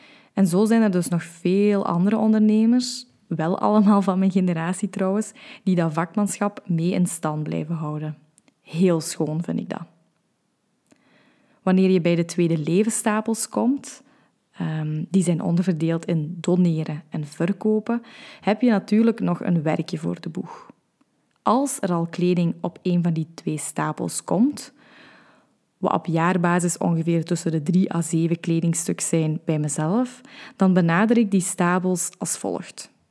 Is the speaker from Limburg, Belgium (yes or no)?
yes; Limburg, Belgium; accent: Limburg; Zoals je wellicht al aan mijn tongval hebt gehoord, woon ik in het mooie Limburg.